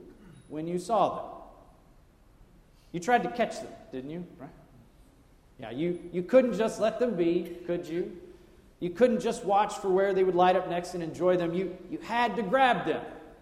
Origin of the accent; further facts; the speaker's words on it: Texas, United States; Growing up in Texas, we called them lightning bugs.